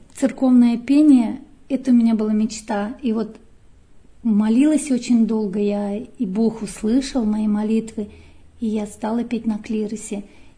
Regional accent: Chuvashia, Russia; now in Ostashkov, Russia; Я сама из Чувашии, я родилась в Чувашии. Родители у меня тоже все там, и родные все там. Я там выросла, я там училась. Я училась в школе в Чувашии.

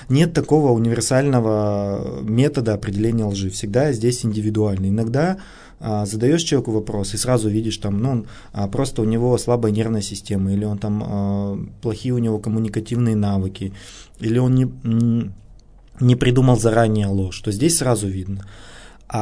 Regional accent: Nizhny Tagil, Sverdlovsk Oblast, Russia; now in Yekaterinburg, Russia; я сам из Нижнего Тагила, ну, сейчас живу в Екатеринбурге, но до сих пор не выписался

